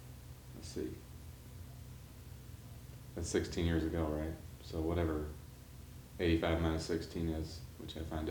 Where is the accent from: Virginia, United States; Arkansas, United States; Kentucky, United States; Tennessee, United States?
Kentucky, United States; Louisville; I grew up in Louisville, in this end of town, and moved across the street from the Little Loom House when I was 16.